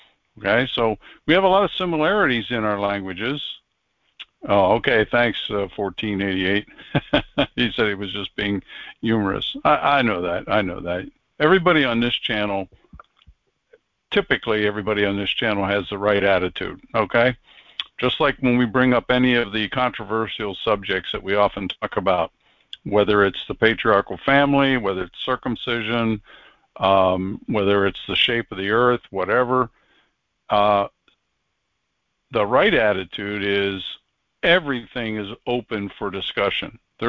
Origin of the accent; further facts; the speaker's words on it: Pennsylvania, United States; I grew up in Pennsylvania, an Amish country, and there were areas in Pennsylvania where you could go and had a hard time understanding what people were saying.